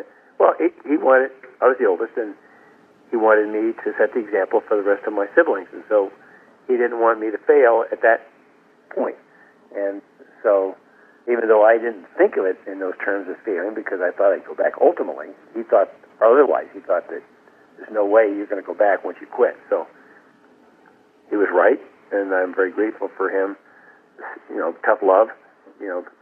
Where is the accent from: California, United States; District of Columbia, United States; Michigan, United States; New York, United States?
California, United States; Well, my father was a cattleman, so it was a kind of a ranch agricultural experience for me growing up.